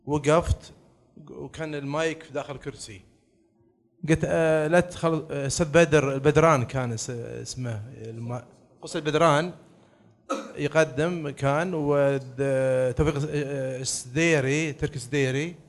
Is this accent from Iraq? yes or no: no; Bahrain; also born or lived in Al-Ahsa, Saudi Arabia; من مواليد الأحساء، هاجر الوالدي البحرين وعمري سنة، درست سكنت 20 سنة البحرين، بدأت تأليف عمري 13 سنة البحرين